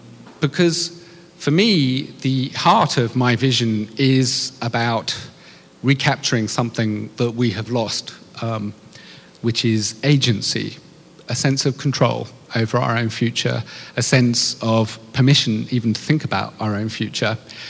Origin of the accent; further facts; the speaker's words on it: England, United Kingdom; And I like Joe, and I'm another Englishman who loves this city, but I love that quote.